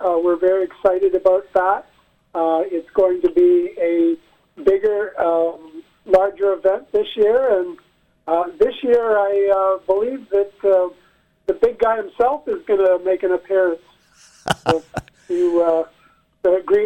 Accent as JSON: {"language": "English", "town": "Stratford", "region": "Ontario", "country": "Canada", "said": "I mean, we're all from Stratford, and, you know, we've got to work together and help each other out."}